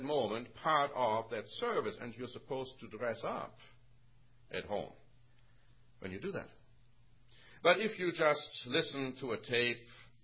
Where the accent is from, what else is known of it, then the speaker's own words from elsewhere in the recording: Germany; now in United States; But when I grew up in Germany, we had, of course, public transportation a lot more.